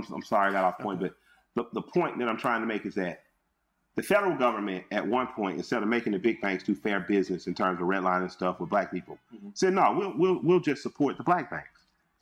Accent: Atlanta, Georgia, United States; I'm from Atlanta. So people had to learn how to cooperate here.

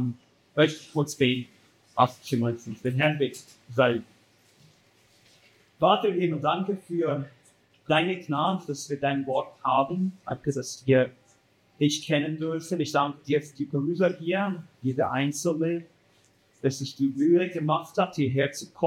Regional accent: Switzerland; now in Berlin, Germany; also ein französischer Name. Ich bin aus der Schweiz und ich wohne in Berlin.

